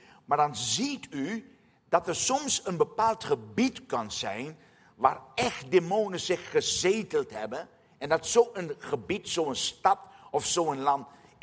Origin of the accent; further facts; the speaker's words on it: Suriname; Ik kom zelf uit Suriname, dat heb ik u vanmorgen ook al gezegd.